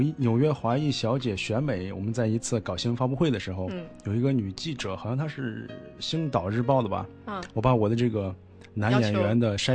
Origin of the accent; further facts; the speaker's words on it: China; 没有一个能代表新生代我们中国人形象的一个片子